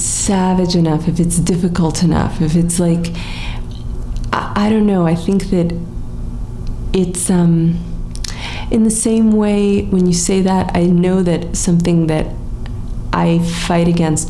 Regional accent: California, United States; I grew up in Southern California. I fought these when I was a young person.

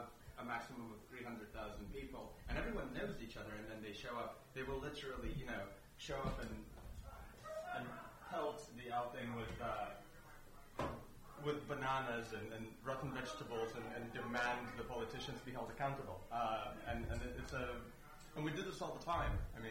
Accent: Iceland; I'm from Iceland.

